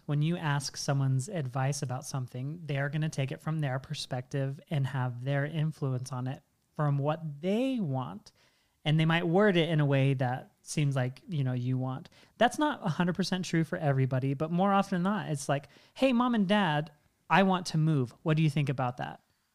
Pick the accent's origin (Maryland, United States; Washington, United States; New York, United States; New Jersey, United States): Washington, United States; So I grew up in Washington State, and my mom and most of my dad's family all lived in Utah.